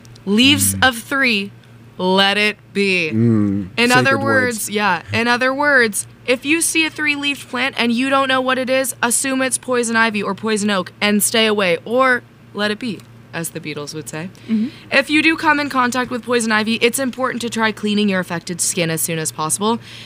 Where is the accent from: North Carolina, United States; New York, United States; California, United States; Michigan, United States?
New York, United States; New York City; I'm from New York City, so I don't find myself rooting around too much.